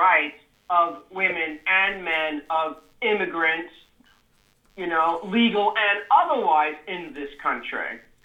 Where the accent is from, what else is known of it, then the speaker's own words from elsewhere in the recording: New York, United States; Now, as a New Yorker, you know you get there